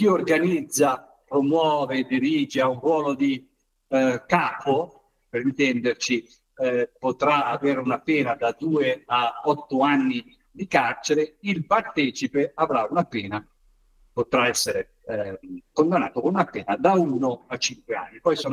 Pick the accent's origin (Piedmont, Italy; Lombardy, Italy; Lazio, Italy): Lombardy, Italy; Milan; Io mi occupo, sono di Milano